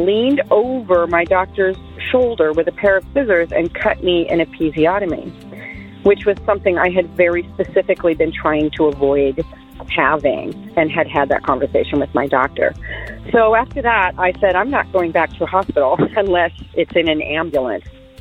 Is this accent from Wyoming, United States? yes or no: no; Ferndale, Washington, United States; I'm from Ferndale, Washington.